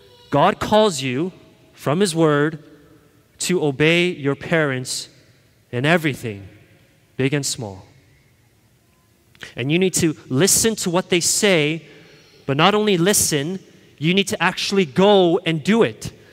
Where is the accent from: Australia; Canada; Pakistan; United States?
Canada; And so since we are Canadian citizens, and we live here in the province of Ontario